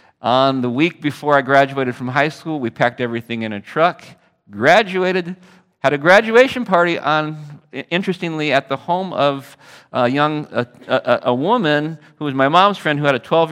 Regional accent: Phoenix, Arizona, United States; also born or lived in Michigan; I was born in Michigan. I'm 53 years old, so I'm not terribly old, but I'm not terribly young. And I'm beyond middle age, unless I live to be 106, I guess, right? Born in Michigan. I grew up in Phoenix. I was there from age 4 until 17

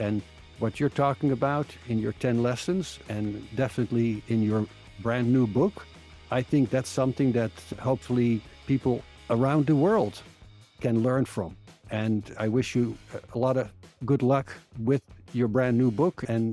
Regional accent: United States; yes, I'm American, and I would say proud to be American.

